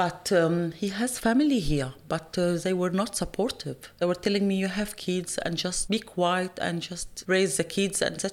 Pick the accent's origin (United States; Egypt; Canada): Egypt; moved away as an adult; now in Australia; I'm 43 years old. I come from Egypt in 2001 on a spousal visa.